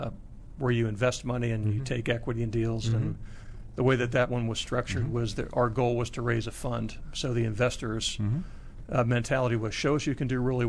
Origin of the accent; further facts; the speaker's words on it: Scotch Plains, New Jersey, United States; Scotch Plains, New Jersey.